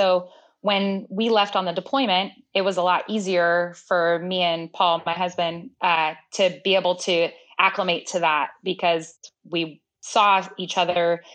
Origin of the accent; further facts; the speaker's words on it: California, United States; Born and raised in California, decided pretty late that I wanted to go to the Air Force Academy.